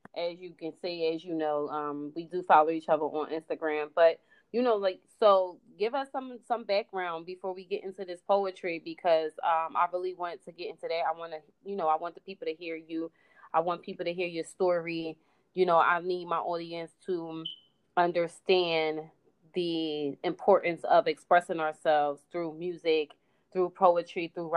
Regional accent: Philadelphia, Pennsylvania, United States; growing up in Philly is just like, it's a bittersweet kind of thing. You don't really want to leave your city

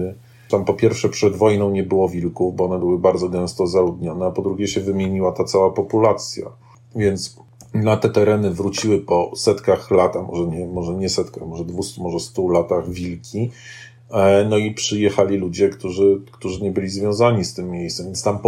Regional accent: Warsaw, Masovian Voivodeship, Poland; Jestem warszawiakiem, jestem człowiekiem, który wychował się na Londonie, na Curwoodzie

